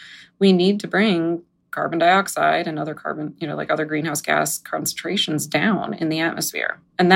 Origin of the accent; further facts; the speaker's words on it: New Jersey, United States; born there; I can say this, I was born in New Jersey, so I'm allowed to say that.